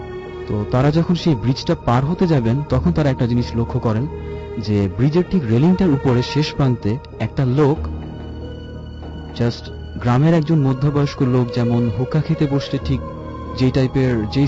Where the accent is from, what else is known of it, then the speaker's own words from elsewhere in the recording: Dhaka, Dhaka Division, Bangladesh; আমি এসেছি ধানমন্ডির জিগাতলা থেকে। আমি আমেরিকান ইন্টারন্যাশনাল ইউনিভার্সিটি এআইইউবিতে বিবিএ ডিপার্টমেন্টে পড়ছি।